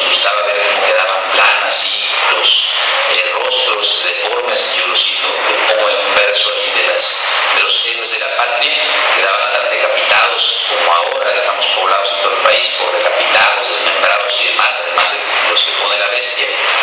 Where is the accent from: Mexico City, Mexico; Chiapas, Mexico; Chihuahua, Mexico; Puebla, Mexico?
Chiapas, Mexico; porque los chiapanecos somos centroamericanos identitaria, culturalmente